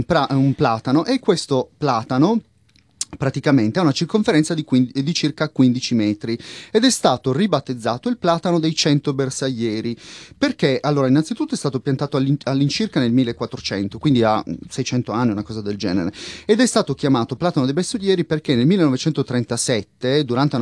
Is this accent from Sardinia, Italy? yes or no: yes; Sardinia, Italy; now in Milan, Italy; Io sono nato e cresciuto in Sardegna, no? Che comunque ha scarsità d'acqua, forte vento e gli alberi che crescono da noi non sono altissimi, o comunque non sono alti come gli alberi che invece ho visto quando mi sono trasferito a Milano, in Lombardia.